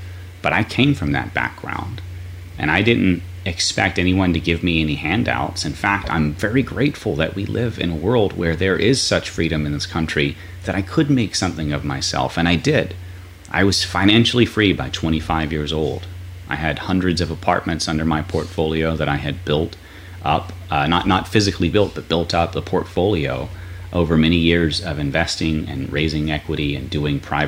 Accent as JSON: {"language": "English", "country": "United States", "tie": "born or raised there", "said": "But I was able to do that because I grew up in America, in a free country"}